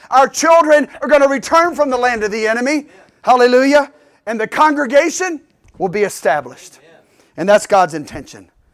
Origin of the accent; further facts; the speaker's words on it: Memphis, Tennessee, United States; It happens in my hometown in Memphis, and it's happening here in parts of it.